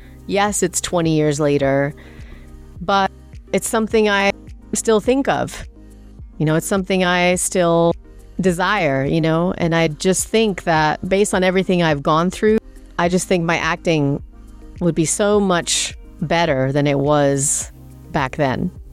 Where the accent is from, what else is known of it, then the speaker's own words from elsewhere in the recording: England, United Kingdom; we used to eat Indian food a lot growing up in England.